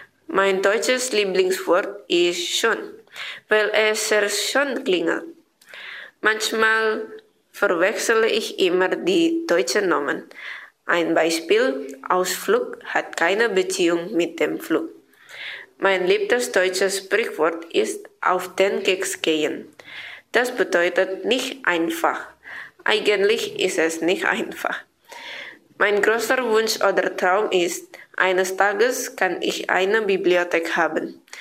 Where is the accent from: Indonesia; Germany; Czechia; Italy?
Indonesia; German is a second language; Ich komme aus Indonesien. Ich lerne Deutsch, weil ich nach Deutschland studieren möchte.